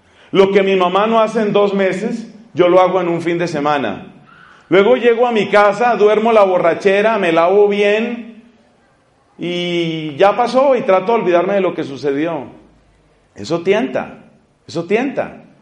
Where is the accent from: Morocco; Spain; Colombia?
Colombia; Es una pregunta que nosotros nos hemos encontrado en mi país, en Colombia